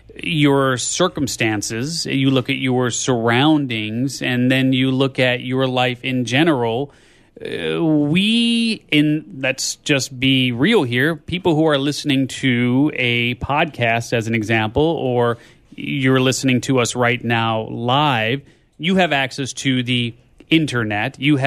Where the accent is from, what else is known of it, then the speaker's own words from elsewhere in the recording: Chicago, Illinois, United States; I grew up in Chicago